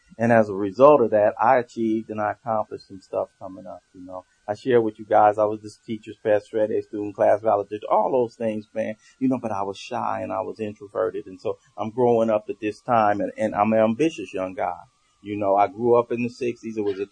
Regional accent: Los Angeles, California, United States; you know, I grew up in South Central. I grew up in the heart of Watson.

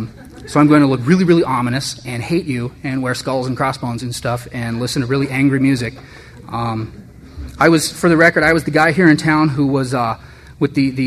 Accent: United States; I'm an American, damn it, and I can drink.

